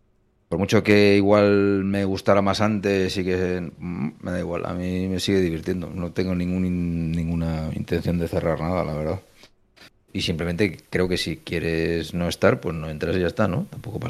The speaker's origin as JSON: {"language": "Spanish", "town": "Madrid", "region": "Community of Madrid", "country": "Spain", "said": "yo soy, tengo cero sentimiento nacionalista de nada, pero sí que, hostia, madrileño me gusta. Cuando estoy fuera soy más madrileño."}